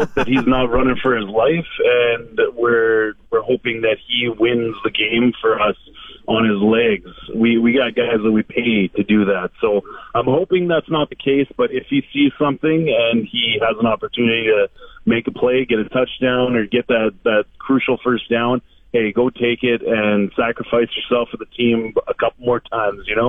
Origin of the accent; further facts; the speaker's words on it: Regina, Saskatchewan, Canada; I'm from Regina, Saskatchewan. Cold doesn't bother me ever.